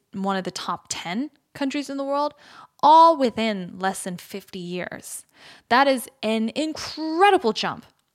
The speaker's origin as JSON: {"language": "English", "country": "United States", "tie": "born or raised there", "moved": "as an adult", "lives_now": "South Korea", "said": "I personally don't feel like when I was growing up in the States."}